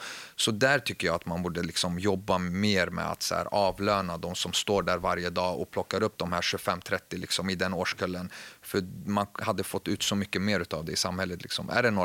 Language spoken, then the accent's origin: Swedish; Örebro, Örebro County, Sweden; jag är från Örebro